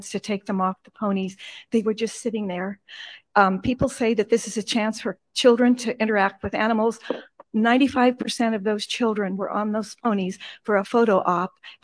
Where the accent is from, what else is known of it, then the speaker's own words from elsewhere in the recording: Tarzana, California, United States; from Tarzana.